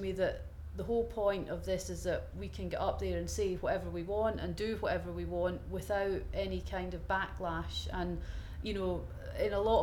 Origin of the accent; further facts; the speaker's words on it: Hereford, West Midlands, United Kingdom; I'm 44 and I'm from Hereford.